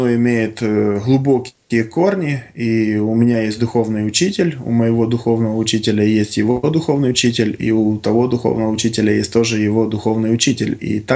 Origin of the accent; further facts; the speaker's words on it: Pysets, Khmelnytskyi Oblast, Ukraine; born there; Хмельницкая область, Новоушицкий район, это в Украине, есть такое село Писец.